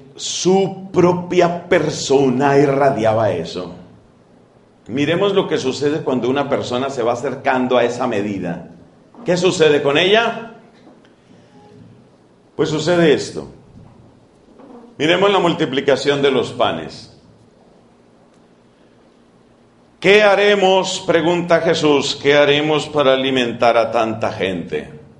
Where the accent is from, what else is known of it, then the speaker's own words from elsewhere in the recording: Colombia; allá en mi país, Colombia